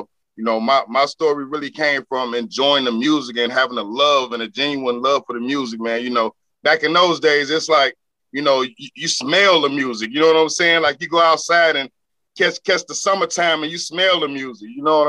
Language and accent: English; Chicago, Illinois, United States; we grew up in Chicago, man.